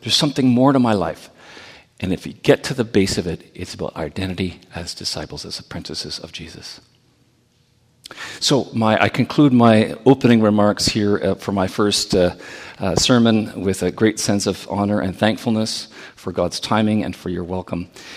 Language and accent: English; Brooklyn, New York, United States; also born or lived in Sault Ste. Marie; I was born in Sault Ste. Marie and raised in Brooklyn